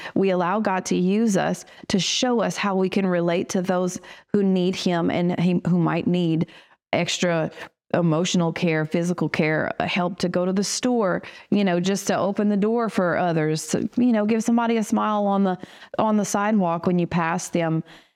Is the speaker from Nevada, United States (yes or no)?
no; Eunice, Louisiana, United States; she was talking about where we're from. And I'm from Eunice. And come to find out, he is from Eunice also.